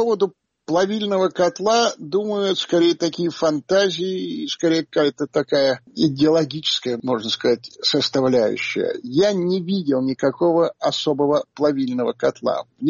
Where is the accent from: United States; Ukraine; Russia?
Ukraine; Chernivtsi, Chernivtsi Oblast; я родился на Украине и жил в Украине, в городе Черновцы.